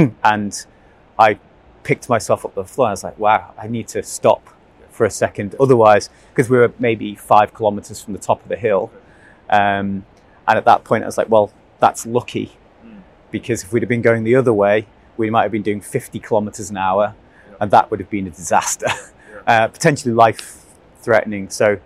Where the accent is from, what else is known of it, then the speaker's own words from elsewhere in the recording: Isle of Man; even though I'm from the Isle of Man and it's cold.